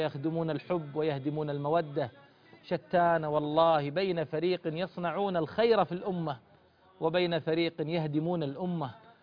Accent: Eastern Province, Saudi Arabia; مثل عندنا بالشرقية يطلع الفجر ما يجي للساعة 5 العصر

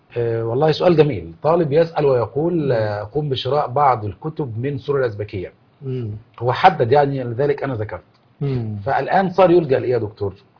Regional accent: Morocco; وعندنا في المغرب

